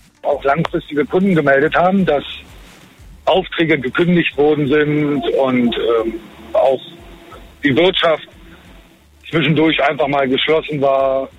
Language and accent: German; Brandenburg an der Havel, Brandenburg, Germany; born there; now in Fulda, Germany; Aber gebürtig, wie gesagt, aus Brandenburg an der Havel.